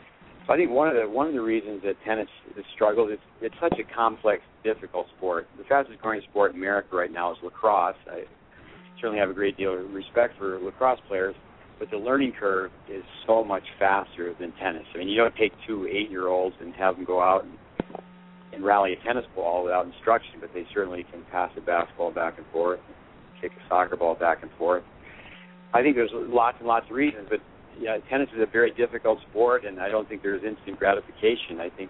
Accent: Potsdam, New York, United States; born there; I was born in Potsdam, New York, which is 10 miles from the Canadian border, 85 miles south of Montreal. I grew up in an ice hockey family, three brothers, two sisters.

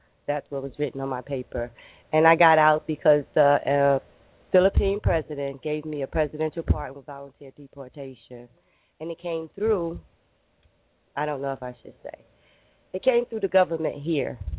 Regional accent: United States; They didn't know I was American because my passport wasn't there.

